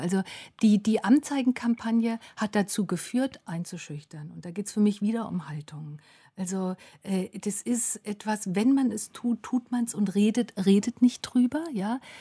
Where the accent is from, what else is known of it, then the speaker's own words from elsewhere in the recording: Hesse, Germany; Und wir sind dann in Nordhessen in einer Kleinstadt aufgewachsen